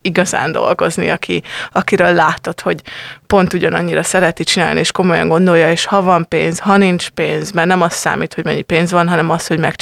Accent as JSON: {"language": "Hungarian", "country": "Hungary", "also_born_or_lived": "England", "said": "és én hazaköltöztem Angliából"}